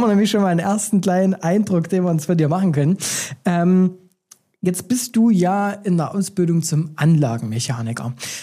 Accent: Neudorf, Saxony, Germany; Ich komme aus Neudorf, weißt du?

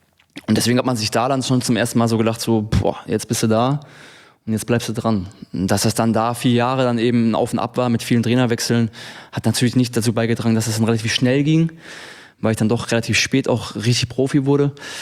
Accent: Friedrichshafen, Baden-Württemberg, Germany; Als ich damals, wo ich herkomme, eben vom Bodensee, Friedrichshafen, dann nach Stuttgart gewechselt bin

